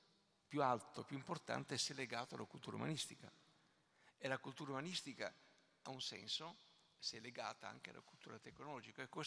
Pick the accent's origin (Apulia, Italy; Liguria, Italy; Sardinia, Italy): Apulia, Italy; io sono pugliese, ho frequentato il liceo che era diretto, presieduto dal papà di Luciano Canfora